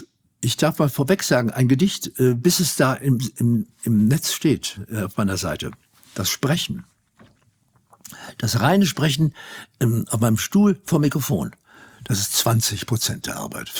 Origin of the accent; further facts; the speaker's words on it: Germany; first language German; Nun bin ich Deutscher und meine Muttersprache ist Deutsch.